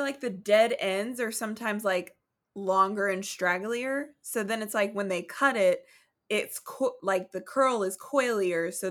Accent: Oklahoma, United States; And I grew up in Oklahoma, though.

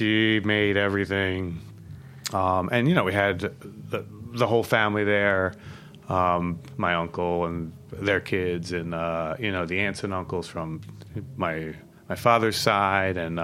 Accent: Philadelphia, Pennsylvania, United States; So I'm actually from like the Northeast area, and that's like basically the burbs.

